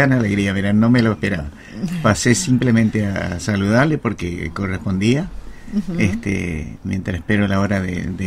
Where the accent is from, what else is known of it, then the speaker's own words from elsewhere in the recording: Curuzú Cuatiá, Corrientes, Argentina; Con mucho gusto, bien curuzucuateño.